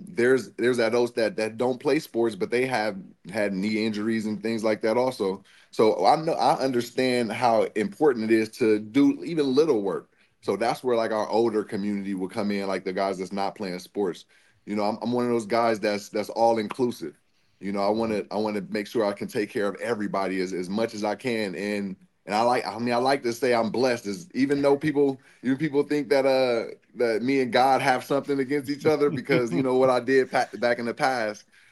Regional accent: San Francisco, California, United States; So growing up in San Francisco, I was around every type of person or profession that you would think of, you know, from the good to the bad.

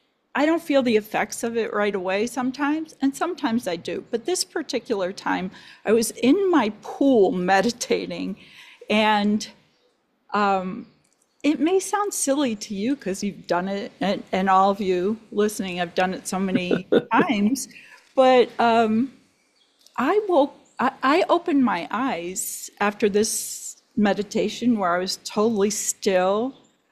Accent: Denver, Colorado, United States; As you can see, I'm in a sunny place, and that's Arizona, but I'm from Denver.

